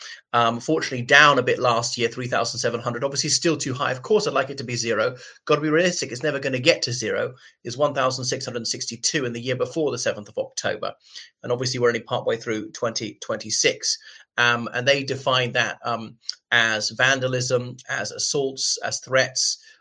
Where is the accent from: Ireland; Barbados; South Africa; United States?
Ireland; from Ireland.